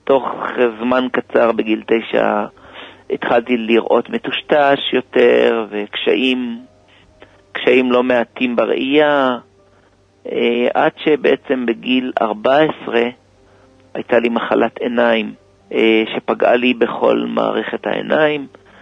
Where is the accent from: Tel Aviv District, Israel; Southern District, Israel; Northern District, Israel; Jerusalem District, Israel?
Southern District, Israel; Kiryat Malachi; born there; נולדתי בקירת מלאכי, בבית דתי. אני הכי קטן בבית.